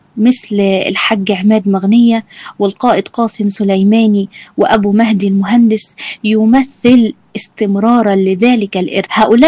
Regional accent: Egypt; ده بيبقى مشهد مش غريب علينا إحنا كمان كمصريين

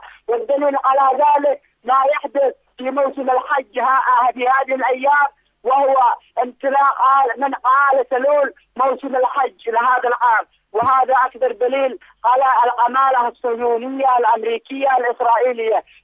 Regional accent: Yemen; وغير ذلك لا يشرفنا نحن كشعب يمني عظيم أن نبقى في هذه الحياة إطلاقا

